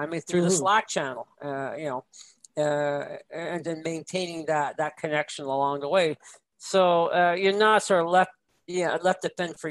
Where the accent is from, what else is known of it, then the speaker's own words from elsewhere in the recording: Canada; Not so much in my case, being Canadian